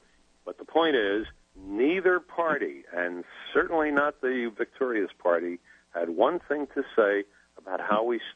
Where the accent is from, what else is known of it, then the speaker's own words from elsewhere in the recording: United States; Well, of course, I'm an American and I love the First Amendment.